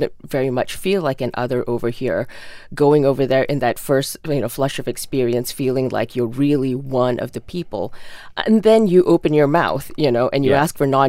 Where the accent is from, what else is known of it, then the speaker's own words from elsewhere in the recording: Malaysia; English is a second language; moved away as an adult; now in United States; You know, I grew up in Malaysia. I came over to the States when I was 18, and I've worked in TV for 16 years.